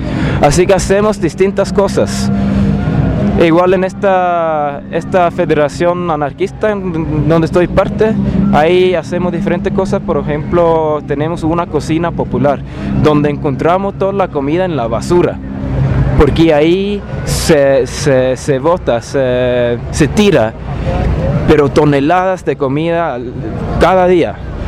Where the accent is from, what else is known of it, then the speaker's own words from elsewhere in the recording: Norway; Spanish is a second language; de Noruega. Ahí en Noruega soy parte de una organización